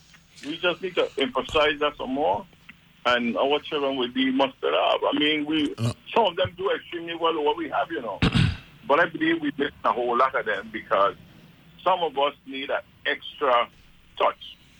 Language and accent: English; St. John, U.S. Virgin Islands; And when I came from St. John to St. Thomas, when I went to St. Thomas to Chagamay High School, I had an English teacher.